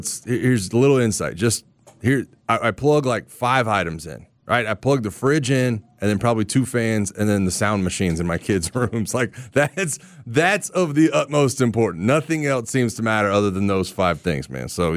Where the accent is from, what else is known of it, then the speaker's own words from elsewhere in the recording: Florida, United States; I'm just saying I grew up on the Gulf Coast of Florida. I'm used to this.